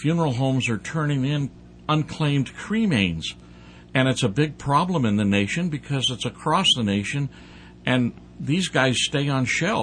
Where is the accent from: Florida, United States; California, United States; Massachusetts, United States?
California, United States; Mount Shasta; also born or lived in Saudi Arabia; I was born and raised in Mount Shasta, and then went off to Vietnam for about 18 months, and then came back and traveled around, and then I spent 10 years in Saudi Arabia.